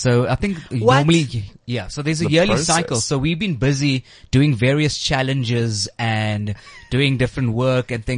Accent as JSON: {"language": "English", "town": "Cape Town", "region": "Western Cape", "country": "South Africa", "said": "Yes, I'm from Cape Town, yes."}